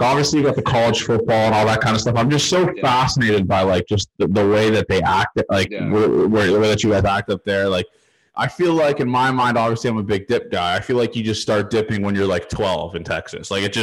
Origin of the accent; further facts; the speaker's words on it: Toronto, Ontario, Canada; Obviously, I'm from Toronto.